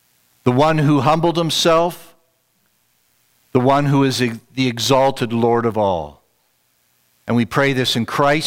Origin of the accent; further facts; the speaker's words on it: Ontario, Canada; now in British Columbia, Canada; I am one now who has lived most of my life in British Columbia, I was raised in Ontario